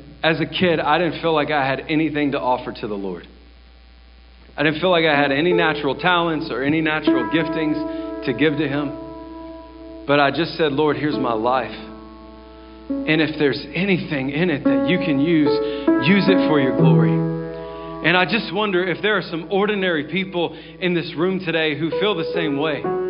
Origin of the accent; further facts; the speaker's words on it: Memphis, Tennessee, United States; I told you I grew up in Memphis